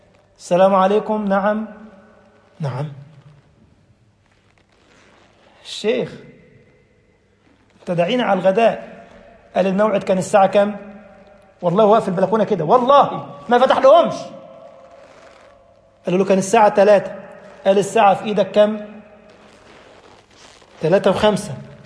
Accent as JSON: {"language": "Arabic", "country": "Egypt", "said": "سباغ او دهان بنسميه احنا في مصر نقاش"}